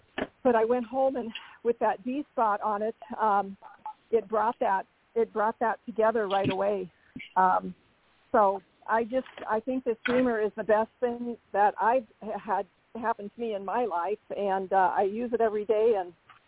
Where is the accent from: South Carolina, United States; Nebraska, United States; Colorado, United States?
Nebraska, United States; I'm from Nebraska.